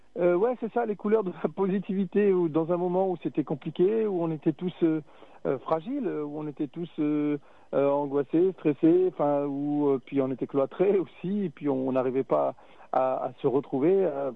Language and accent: French; Roubaix, Hauts-de-France, France; born there; now in Bergerac, France; mon voyage de Roubaix à Bergerac, comment je suis né à Roubaix et aujourd'hui j'habite dans cette ville, et comment, pour moi, ces deux villes sont mes deux chez moi.